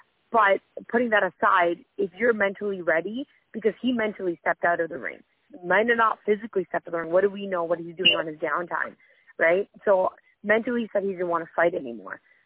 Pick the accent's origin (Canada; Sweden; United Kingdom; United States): Canada; as a Canadian, as a GSP former fan of him in the ring